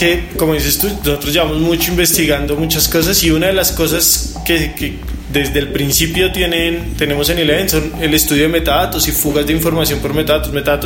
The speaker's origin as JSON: {"language": "Spanish", "region": "Bogotá", "country": "Colombia", "tie": "born or raised there", "said": "yo soy de Bogotá, 100% rolo, totalmente rolo, y toda mi vida he estado acá."}